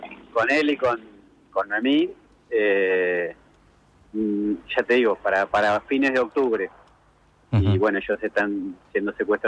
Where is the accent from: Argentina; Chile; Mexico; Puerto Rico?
Argentina; La Plata, Buenos Aires Province; born there; nací en La Plata, fui parte de Hijos La Plata